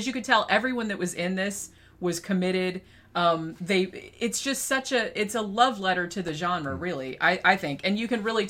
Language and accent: English; Florida, United States; Like I said, I grew up in Florida, so I have had.